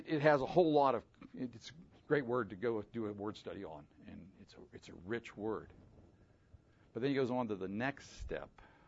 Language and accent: English; Pittsburgh, Pennsylvania, United States; But, again, I'm from Pittsburgh.